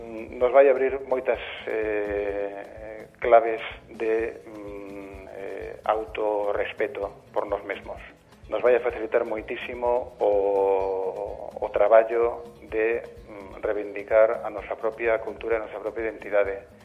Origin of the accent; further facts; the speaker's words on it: Galicia, Spain; a verdade é que un como galego se pregunta